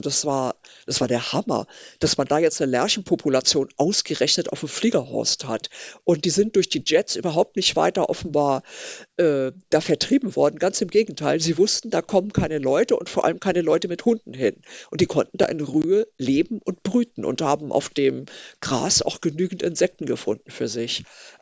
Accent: Hamburg, Germany; Also ich bin ja Hamburgerin

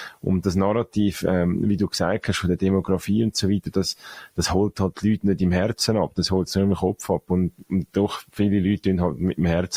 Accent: Zurich, Switzerland; Ich sage jetzt mal, als Zürcher Freisinnige eher auf der marktwirtschaftlichen Seite

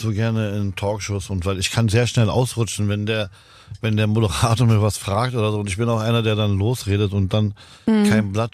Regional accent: Lebanon; Das indirekt die Wurzeln, wo ich herkomme und wo das alles begann, im Libanon ist sozusagen.

